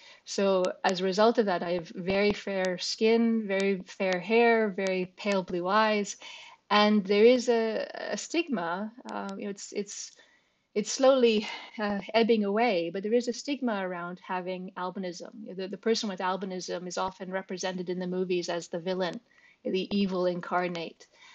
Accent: Canada; moved away as an adult; now in England; So I grew up in Canada and studied at McGill before coming over to England to study at Cambridge and Oxford, and then got a job and stayed, as Naomi said, for 20 years.

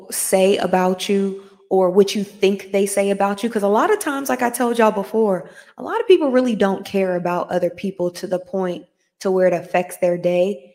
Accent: United States; especially growing up in America, I can't speak for other cultures and other continents, but growing up in America, we had some mean kids.

